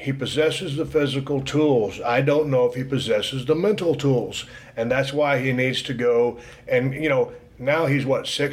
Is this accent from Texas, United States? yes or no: yes; Victoria, Texas, United States; also born or lived in Austin; I was born in Austin, Texas.